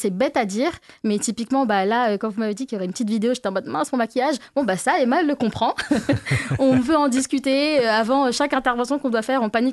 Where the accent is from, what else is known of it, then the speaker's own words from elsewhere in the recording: Hauts-de-France, France; Alors, moi, de base, je viens de Picardie, d'un petit village à côté de Beauvais. Vous connaissez peut-être l'aéroport de Beauvais. Bah, moi, je suis un petit village à côté. Et du coup, bah, j'ai plutôt grandi dans une zone rurale.